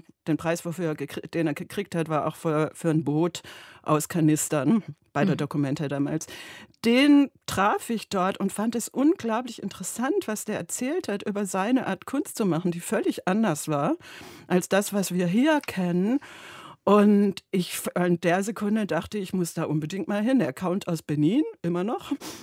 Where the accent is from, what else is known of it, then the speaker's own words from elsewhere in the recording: Stuttgart, Baden-Württemberg, Germany; born there; Aber die 60er und 70er Jahre waren jetzt nicht gerade von unglaublichem Fortschrittswillen geprägt, besonders nicht in Stuttgart